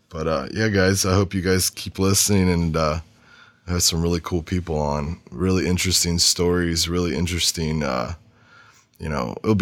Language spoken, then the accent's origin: English; Illinois, United States; now in St. Louis, United States; So I was born by … And I was brought up in Illinois in a small town called Belle Vegas, Illinois. To all you listeners out in the ill side, represent.